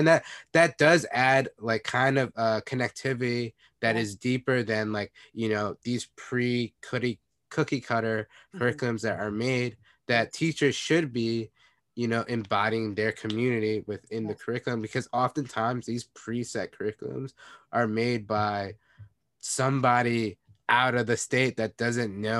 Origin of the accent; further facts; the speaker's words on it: New York, United States; I was like, bro, we're all from New York.